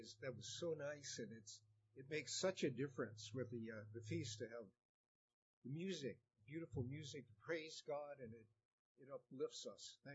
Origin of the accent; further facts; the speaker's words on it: California, United States; We come from California, as you can see in the bio of my wife Terry and myself